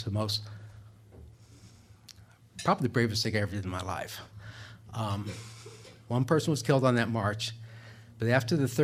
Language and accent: English; Clayton, Missouri, United States; also born or lived in St. Louis; I was born in 1944 in St. Louis, Missouri. I lived in a town called Clayton, Missouri, which is an upper middle class suburb, but half Jewish, and my ancestors were second-generation immigrants from Ukraine and Russia